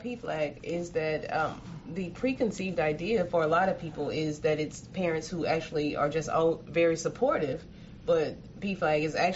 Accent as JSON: {"language": "English", "region": "Mississippi", "country": "United States", "tie": "born or raised there", "said": "Once again, growing up in Mississippi, we were carried to church."}